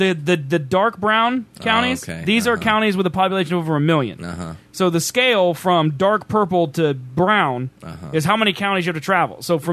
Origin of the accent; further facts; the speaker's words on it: South Carolina, United States; I'm the guy from South Carolina.